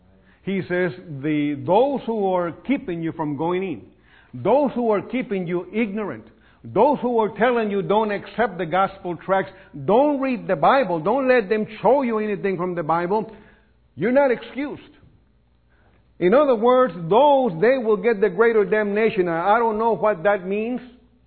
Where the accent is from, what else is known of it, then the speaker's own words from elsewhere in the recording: Beeville, Texas, United States; I've seen it in my hometown, Beeville.